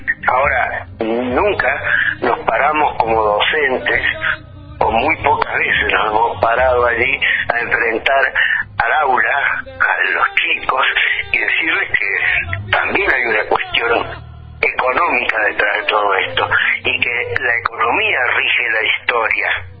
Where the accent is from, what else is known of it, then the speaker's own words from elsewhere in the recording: Argentina; Como argentinos no supimos hacer un entramado de manera tal que no se nos llevaran el dinero